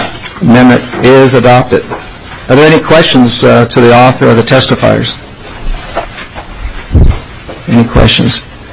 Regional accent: Faribault, Minnesota, United States; And to the young men from Faribault, Faribault is my hometown. My dad's a World War II veteran. He still lives there, lives in his home.

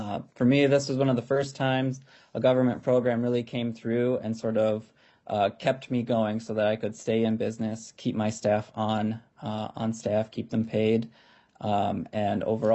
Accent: Waldorf, Minnesota, United States; I'm from Waldorf, Minnesota, and with my wife, Laura, we own and operate a produce farm called Cedar Crate Farm.

